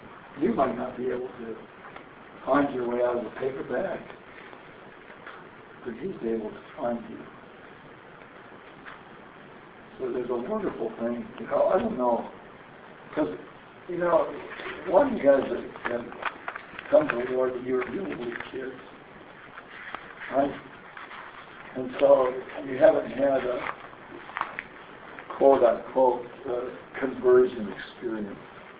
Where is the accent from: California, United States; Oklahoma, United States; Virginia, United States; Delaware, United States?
California, United States; I was body surfing in California. I'm from California.